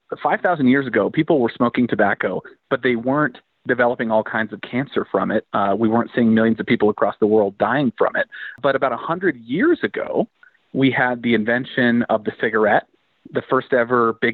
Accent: Colorado, United States; I am from Colorado. So I lived before, during, and after legalization.

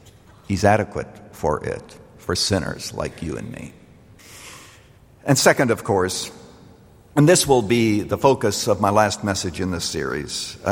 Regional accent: Canada; particularly as a child, growing up in Canada, where it really gets dark in the night, and you can see the northern lights.

